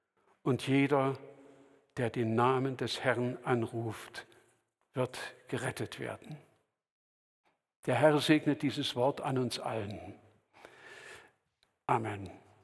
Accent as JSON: {"language": "German", "region": "Saxony", "country": "Germany", "said": "Ich stamme ja aus dem Erzgebirge, aus einer Gemeinde, die ähnlich groß war wie die Andreas-Gemeinde."}